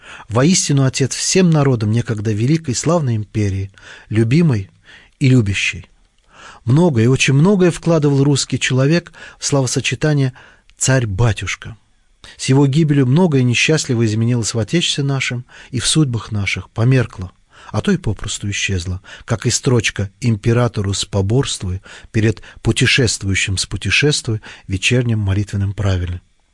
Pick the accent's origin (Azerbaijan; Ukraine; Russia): Azerbaijan; Baku; я родился и жил в Николаевском доме, как говорили в Баку, гонял велик по Николаевской улице.